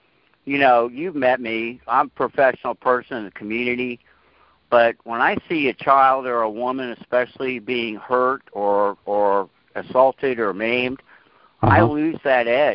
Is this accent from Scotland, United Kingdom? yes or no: yes; Scotland, United Kingdom; because I'm Scottish